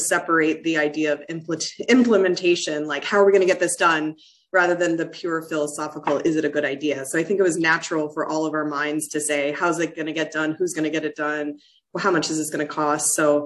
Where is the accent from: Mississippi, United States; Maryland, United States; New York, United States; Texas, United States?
Maryland, United States; I grew up in Maryland near University of Maryland College Park